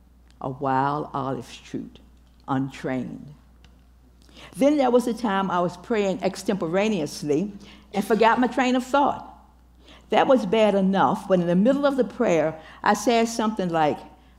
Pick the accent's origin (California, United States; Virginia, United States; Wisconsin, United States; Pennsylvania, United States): Virginia, United States; He was right, I'm from Virginia and hate driving in the snow.